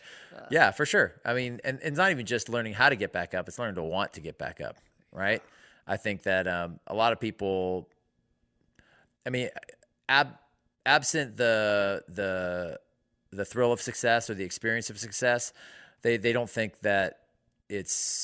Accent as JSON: {"language": "English", "region": "California", "country": "United States", "tie": "born or raised there", "said": "met with senators from California, my home state"}